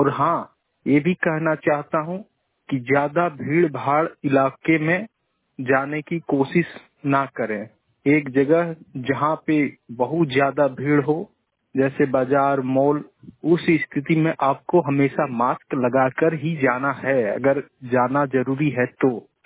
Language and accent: Hindi; Harla, Jharkhand, India; ग्राम हरला, थाना देवरी, जिला गिरिडीह, झारखंड का निवासी हूं।